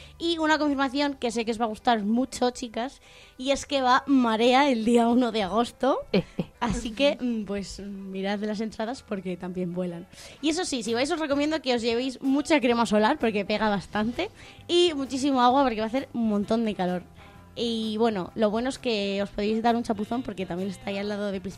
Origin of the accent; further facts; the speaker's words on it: Castile and León, Spain; Bueno, y yo vuelvo otra vez para mi tierra, vuelvo a Ávila y a la Sierra de Gredos